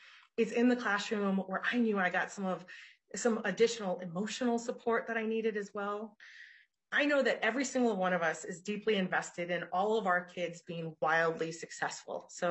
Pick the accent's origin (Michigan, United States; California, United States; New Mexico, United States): New Mexico, United States; Albuquerque; Well, I grew up in Albuquerque, New Mexico. I am Chicana or Latina. I was raised very working class, Catholic poor.